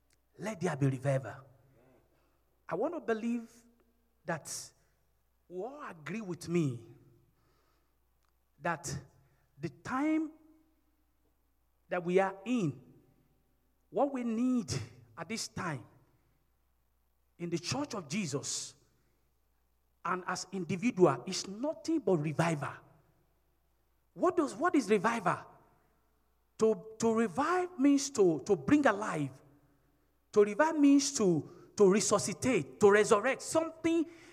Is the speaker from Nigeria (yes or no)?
yes; Nigeria; Even to the extent that most of us that are here, we came from Nigeria.